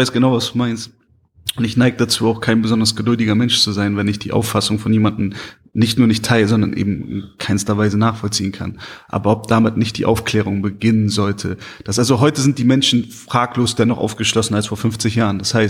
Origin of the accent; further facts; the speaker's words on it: Germany; ich bin als Deutscher genauso betroffen gewesen von Diskriminierung.